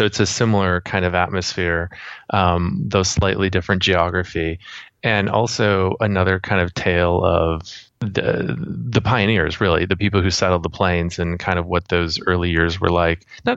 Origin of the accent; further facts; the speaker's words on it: Minnesota, United States; And I grew up in Minnesota, which is not too far from Nebraska.